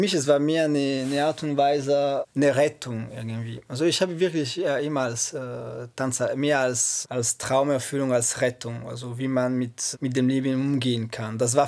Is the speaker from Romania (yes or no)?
no; Italy; German is a second language; moved away; Ich komme aus Italien und bin 35 Jahre alt.